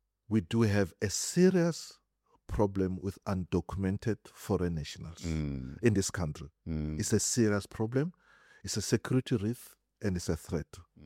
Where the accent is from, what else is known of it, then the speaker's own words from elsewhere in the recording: South Africa; I'm born and bred in South Africa.